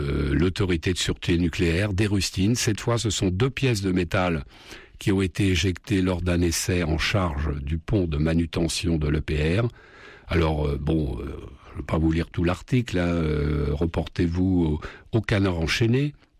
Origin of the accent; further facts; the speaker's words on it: France; donc on est français